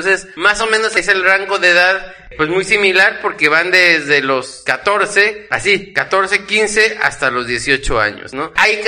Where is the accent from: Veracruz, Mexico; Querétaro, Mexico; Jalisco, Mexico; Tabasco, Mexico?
Veracruz, Mexico; más que como jarochos levantamos mucho la voz. Uh-huh. Los jarochos hablamos